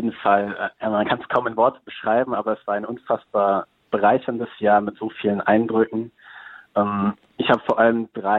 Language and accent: German; Erfurt, Thuringia, Germany; Ich komme ursprünglich aus Erfurt, dort ist noch meine Familie.